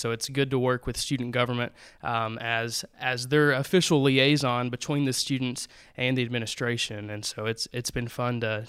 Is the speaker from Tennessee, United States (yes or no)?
yes; Madisonville, Tennessee, United States; Yeah, so I'm from Madisonville. It's a small town in East Tennessee. It's right in the middle of Knoxville and Chattanooga.